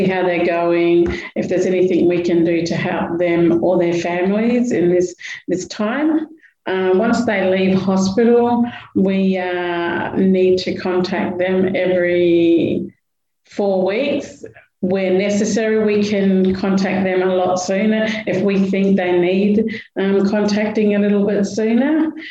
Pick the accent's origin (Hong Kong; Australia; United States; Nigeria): Australia; Norseman, Western Australia; I'm a Ngadju Yamaji woman, and I come from Norseman.